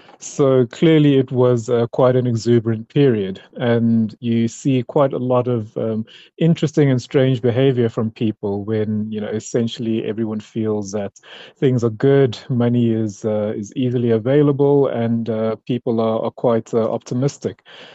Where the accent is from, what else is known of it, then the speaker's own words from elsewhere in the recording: Johannesburg, Gauteng, South Africa; Well, I'm Joburg born and bred. So I was born in Soweto and I grew up largely in Bryanston for most of my childhood.